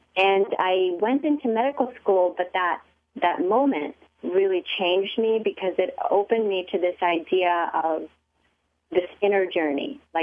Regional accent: New York City, New York, United States; because I grew up in the West, meaning I grew up mostly in New York City, but my extended family always was in India.

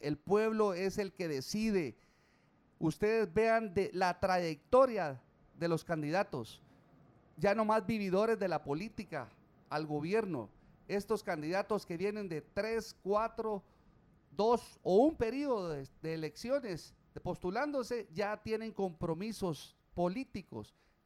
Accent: Guatemala; born there; nacido en Guatemala, con un apellido guatemalteco

